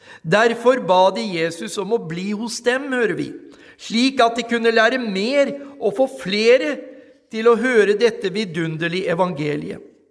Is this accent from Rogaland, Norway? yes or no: no; Rygge, Østfold, Norway; jeg ifra barnsben av har fått høre Guds ord hjemme på Ekvoll Rygge, fått gå på søndagsskole på Betlehem bedhus, vært med yngres- og ungdomsgruppe, skolelag på Moss gymnas